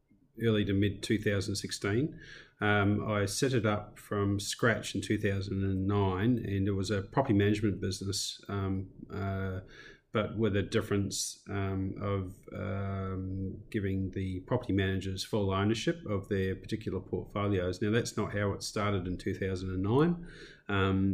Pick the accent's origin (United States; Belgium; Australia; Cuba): Australia; South Australia; moved away as an adult; now in New Zealand; I was born in New Zealand, but raised, from 10 to sort of 30, age 30, in Australia or mid north of South Australia, and then came back to New Zealand